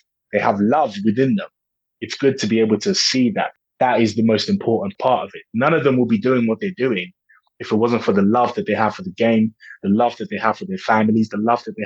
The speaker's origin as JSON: {"language": "English", "country": "Nigeria", "moved": "yes", "lives_now": "United Kingdom", "said": "Like I said, I come from Nigeria and I moved to England."}